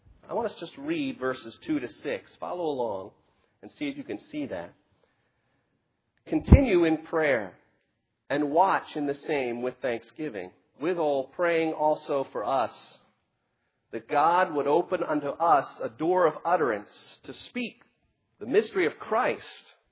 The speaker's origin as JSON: {"language": "English", "town": "Jarrettsville", "region": "Maryland", "country": "United States", "tie": "born or raised there", "said": "When I was a kid growing up in Jarrettsville, Maryland, we had a very large backyard"}